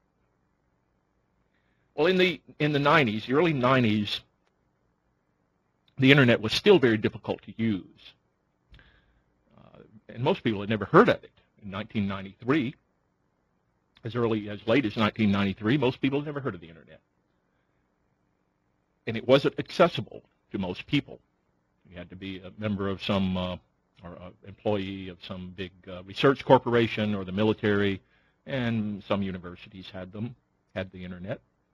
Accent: Alabama, United States; When I grew up in North Alabama, the newspaper, our local newspaper, was the Huntsville Times.

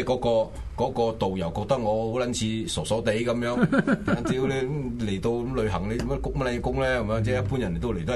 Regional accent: Wuxi, Jiangsu, China; 太湖咧就本來係我家鄉無錫嘅一個啊，即係名户嚟嘅，咁我去唔撚到無錫

